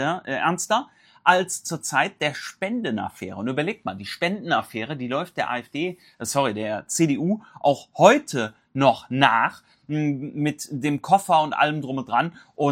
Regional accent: Cologne, North Rhine-Westphalia, Germany; speziell auch in Köln beispielsweise, meine Heimatstadt

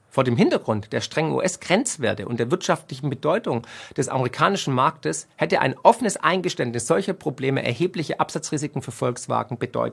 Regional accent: Baden-Württemberg, Germany; accent: Swabian; ich bin Schwabe. Hier, jetzt aktuell, bin ich in Schondorf, in der Geburtsstadt von Gottlieb Daimler, dem Gründer von Mercedes-Benz.

